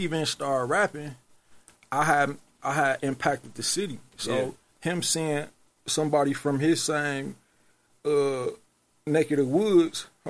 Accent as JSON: {"language": "English", "town": "Milwaukee", "region": "Wisconsin", "country": "United States", "said": "So I'm like, bro, I'm from Milwaukee, bro. You know what I mean? Like, we don't care about none of that out here."}